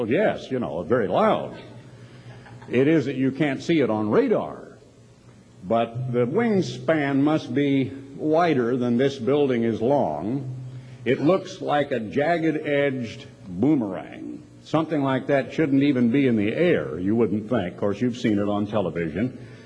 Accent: United States; because I'm an American, and because I know what is out there in the world

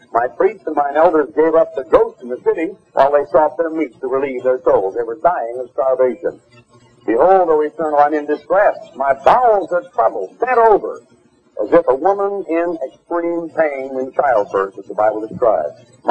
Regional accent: Oregon, United States; human being, planet Earth, born in Oregon in 1930. As a boy growing up in Oregon, on my Uncle Dwight's farm

